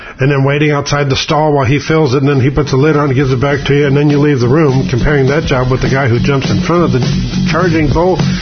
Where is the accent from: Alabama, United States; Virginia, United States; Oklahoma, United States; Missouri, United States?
Oklahoma, United States; I know I'm from Oklahoma, and rodeos are stupid